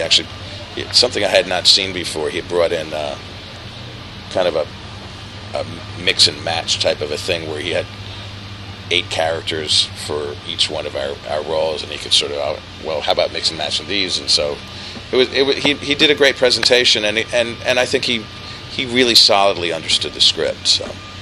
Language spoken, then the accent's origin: English; New York City, New York, United States; I'm from New York City originally.